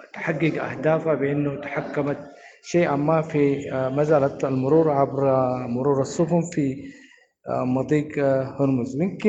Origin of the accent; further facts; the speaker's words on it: Sudan; ونتمنى أنه نحن كسودانيين أنه نغوي إرادة الحل الداخلي